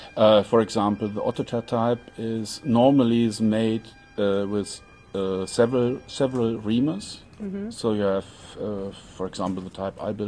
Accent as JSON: {"language": "English", "country": "Germany", "lives_now": "Switzerland", "said": "I'm from Germany and I live and work in Switzerland."}